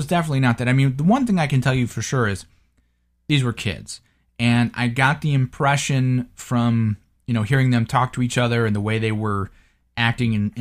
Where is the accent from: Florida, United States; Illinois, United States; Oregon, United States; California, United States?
Illinois, United States; Chicago; I mean, I grew up in the Chicago area